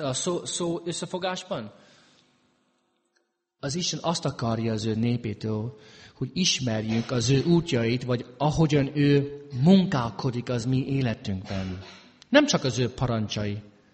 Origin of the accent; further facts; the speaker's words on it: St. Louis, Missouri, United States; now in Hungary; azért jelentkeztem a St. Louis-i teológiára, mert az én szülővárosom.